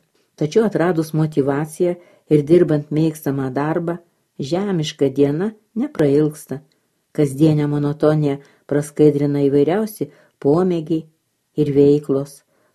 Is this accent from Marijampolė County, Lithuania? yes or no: yes; Gelgaudiškis, Marijampolė County, Lithuania; Mano vaikystė prabėgo itin vaizdingoje vietovėje, Nemuno pakrantėse. Augau Gelgaudiškyje, šalia dvarvietės. Tai nedidelis miestelis Šakių rajone.